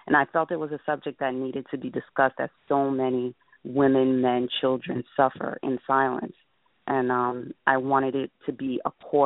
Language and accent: English; Nyack, New York, United States; now in Long Island, United States; We grew up in Rockland County, New York, more specifically Nyack, New York. I've since moved to Long Island, where I've lived for the past 10 years.